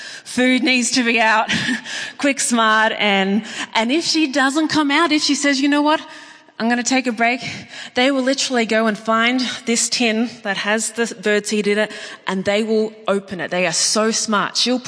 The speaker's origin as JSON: {"language": "English", "country": "Australia", "said": "But yes, I come from Australia."}